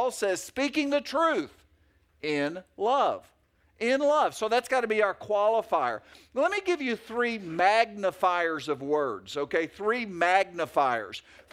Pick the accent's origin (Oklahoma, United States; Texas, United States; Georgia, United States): Oklahoma, United States; I'm from Oklahoma, and we don't have a lot of skyscrapers at that point.